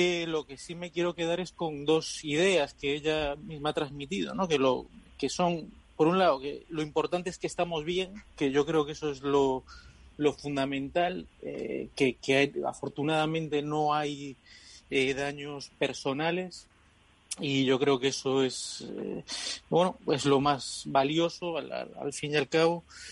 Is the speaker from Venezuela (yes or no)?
yes; Venezuela; Yo, por cierto, soy venezolano también, pero de la isla gallega. Nací en Venezuela.